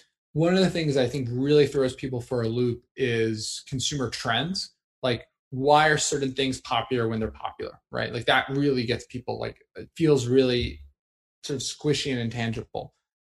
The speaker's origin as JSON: {"language": "English", "region": "New Jersey", "country": "United States", "tie": "born or raised there", "said": "I grew up in New Jersey."}